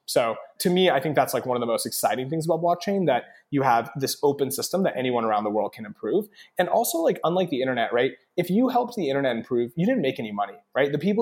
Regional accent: Lubbock, Texas, United States; Honestly, it was a blast. It was the most fun.

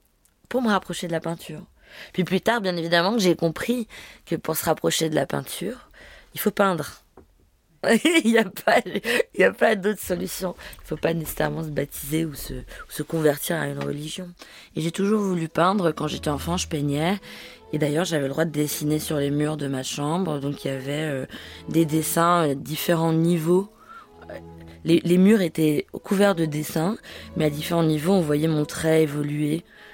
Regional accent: Denmark; c'est comme ça que moi j'ai grandi au Danemark. Et c'est une grande partie de ma vie, de mon éducation. Aussi le fait d'avoir été une émigrée. Enfin avec une mère polonaise

